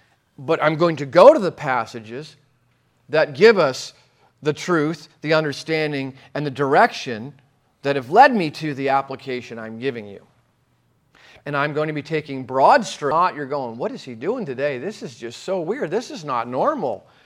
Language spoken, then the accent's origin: English; New Jersey, United States; You forgot, I'm from Jersey, and I was just there for 3 weeks.